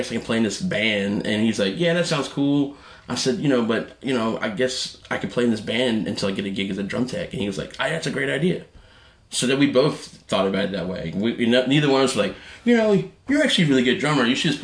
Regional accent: Athens, Georgia, United States; I'm from Georgia, from Athens.

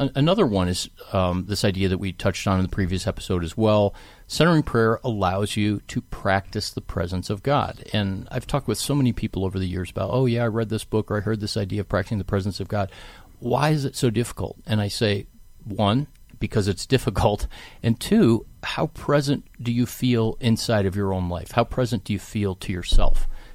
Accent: Cleveland, Ohio, United States; I grew up in Cleveland.

